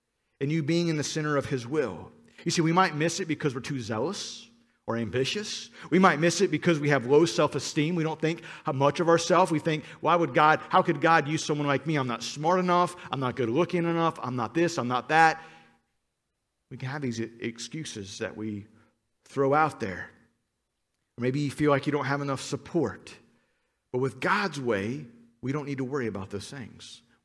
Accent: Cincinnati, Ohio, United States; I grew up in Cincinnati. I'm a long-suffering Cincinnati Reds fan.

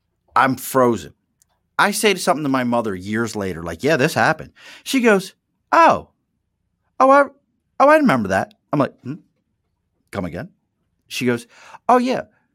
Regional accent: Baltimore, Maryland, United States; So the house we lived in Baltimore – that's where I grew up. I grew up in Baltimore.

